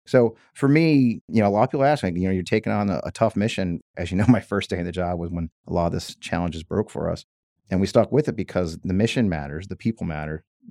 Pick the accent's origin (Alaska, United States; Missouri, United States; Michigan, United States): Missouri, United States; I'm from Missouri. We should know the neighbors.